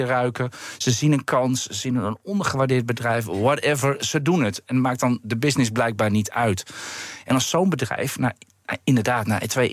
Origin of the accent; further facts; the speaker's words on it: Netherlands; Maar ja, als Nederlander juicht mijn hart.